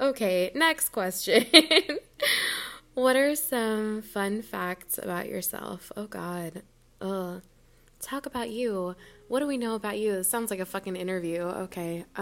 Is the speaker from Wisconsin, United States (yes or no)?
no; Texas, United States; Well, I'm from Texas, so I like going tubing down the river and stuff like that.